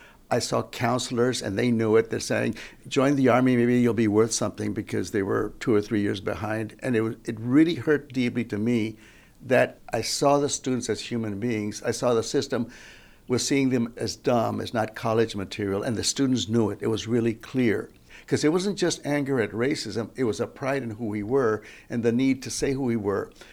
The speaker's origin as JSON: {"language": "English", "town": "Laredo", "region": "Texas", "country": "United States", "tie": "born or raised there", "said": "I grew up in Laredo. I was teaching in another border school in San Felipe del Rio."}